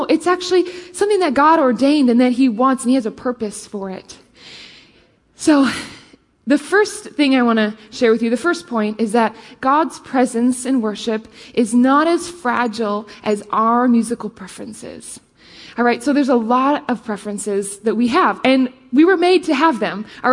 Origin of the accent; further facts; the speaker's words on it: Rockford, Illinois, United States; I lead worship here, and I grew up right here in Rockford.